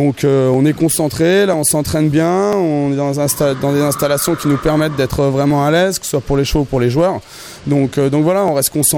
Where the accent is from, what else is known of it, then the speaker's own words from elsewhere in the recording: France; en plus on est français à domicile